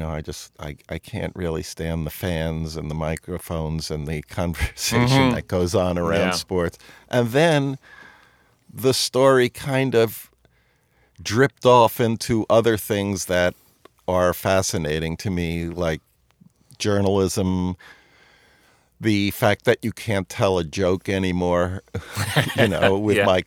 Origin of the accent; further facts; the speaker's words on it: New York, United States; you know, I grew up in New York, and I had skipped a grade, and my mom didn't want me to go quite that far away.